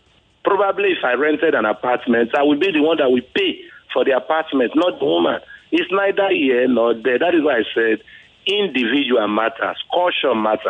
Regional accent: Delta, Nigeria; like I'm from Delta State

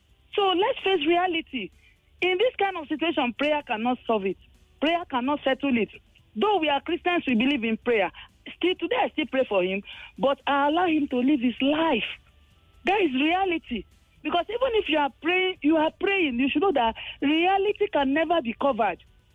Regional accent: Benue, Nigeria; My husband is from Anambra State, and I am from Benue State.

